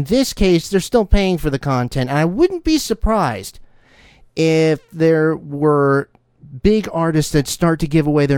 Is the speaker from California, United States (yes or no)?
no; New Jersey, United States; Both Jersey boys. I grew up in New Jersey, and he grew up a little bit south of me